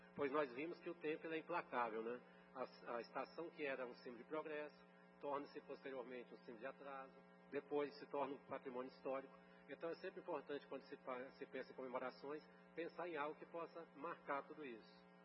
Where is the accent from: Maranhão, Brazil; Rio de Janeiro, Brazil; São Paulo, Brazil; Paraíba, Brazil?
Paraíba, Brazil; Conceição; born there; now in Anápolis, Brazil; eu não nasci em Anápolis. Eu nasci numa cidadezinha chamada Conceição, no interior da Paraíba, uma cidade pequena que só diminui cada vez mais com o tempo